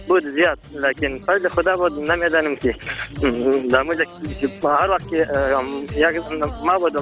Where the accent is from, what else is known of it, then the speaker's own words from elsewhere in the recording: Mazar-i-Sharif, Balkh, Afghanistan; گفتم که ما از مزار هستم